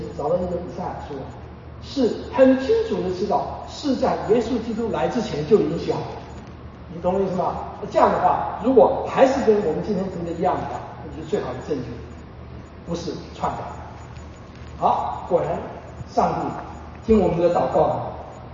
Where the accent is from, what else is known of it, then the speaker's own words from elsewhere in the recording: China; 你知道犹太人跟我们中国人一样啊。早早的就给自己办预备的后事，预备后事啊。对，这个像我这个年纪，应该早就应该预备好了啊。